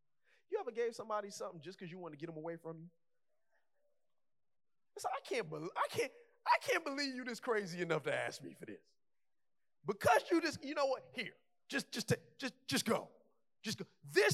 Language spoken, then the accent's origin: English; Carol City, Florida, United States; I'm from Carroll City.